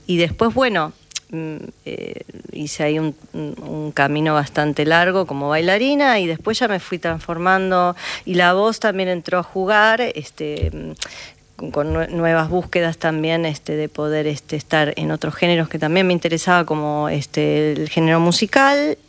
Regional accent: Buenos Aires, Argentina; now in Antofagasta, Chile; Soy de acá, de Buenos Aires, y bueno, por temas de trabajo nos mudamos y estamos un poquito allá y acá, pero ya estos últimos 2 años un poquito más en Antofagasta me toca estar.

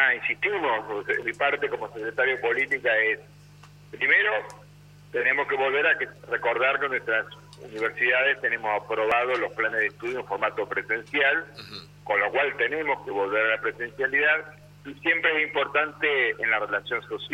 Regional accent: General Pico, La Pampa, Argentina; also born or lived in Santa Rosa; Yo soy... Pampeano, nacido en Pico y ciudadano de Santa Rosa.

